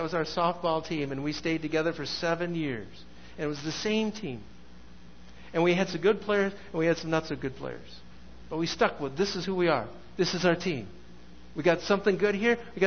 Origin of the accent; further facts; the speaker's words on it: Vancouver, British Columbia, Canada; now in Chicago, United States; I moved to Chicago. I came from Vancouver, British Columbia. Was there 9 years.